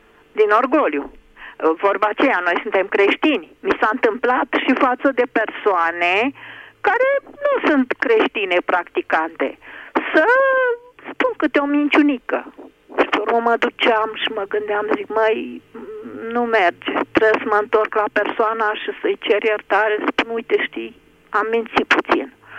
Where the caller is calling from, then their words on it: Piatra Neamț, Neamț County, Romania; din Piatra Neamț.